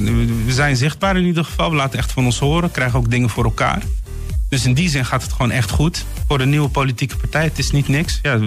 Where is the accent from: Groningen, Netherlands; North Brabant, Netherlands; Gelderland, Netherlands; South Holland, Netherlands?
South Holland, Netherlands; Rotterdam; Mijn roots liggen in Marokko. Ik ben in 1981 in Rotterdam-West, Delfshaven, geboren. Woon er nog steeds. Haal van dat stukje Rotterdam.